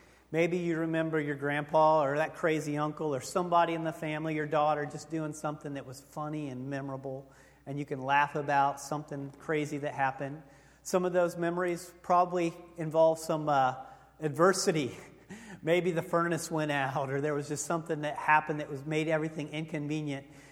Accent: Catlin, Illinois, United States; I grew up in Illinois in a small town called Catlin, population 2,200. And it was a nice way to grow up.

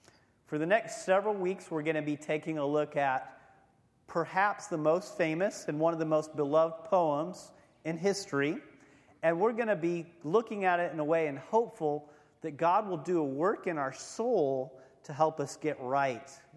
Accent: United States; This is pretty ridiculous, being American pastors, talking to Haitians about contentment.

